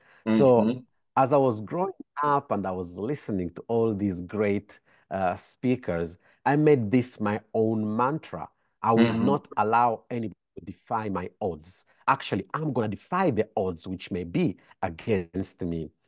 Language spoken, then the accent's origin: English; Italy; English is a second language; Now, growing up in Italy, Italy has a mindset of saving.